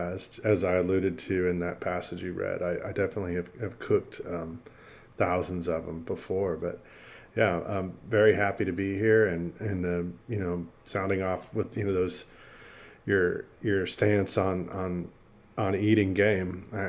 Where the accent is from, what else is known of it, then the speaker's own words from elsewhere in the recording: Texas, United States; I'm born and raised in Texas. I grew up in North Texas, and currently live in Austin, so in Central Texas.